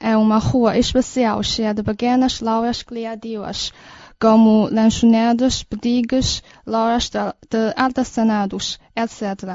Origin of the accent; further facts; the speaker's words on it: Beijing, China; Gosto de Pequim, minha terra natal, por exemplo.